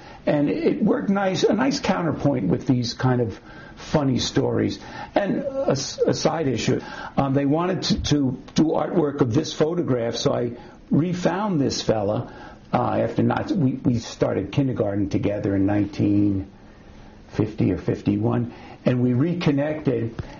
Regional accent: Long Island, New York, United States; When I was writing this book, and again, it's about growing up on Long Island in the 60s, 50s and 60s

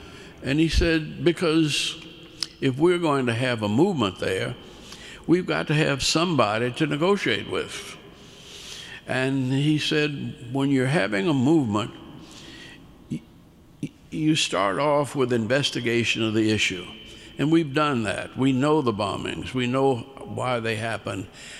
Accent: New Orleans, Louisiana, United States; I said, I'm from New Orleans, and I really have spent very little time in Birmingham.

